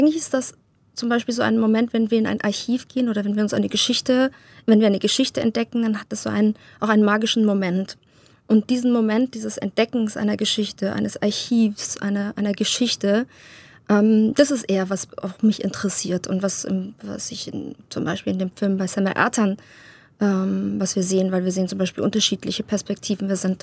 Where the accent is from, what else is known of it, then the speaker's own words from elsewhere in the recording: Munich, Bavaria, Germany; Ich bin selber in München aufgewachsen